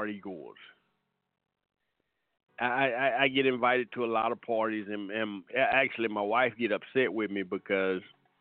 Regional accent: Atlanta, Georgia, United States; and I grew up in Atlanta, and it's a party in Atlanta, I know these folks

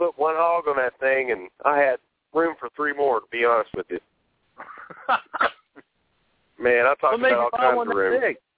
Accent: Nashville, Tennessee, United States; I'm from Nashville, Tennessee, representing the Opry Backstage Grillers.

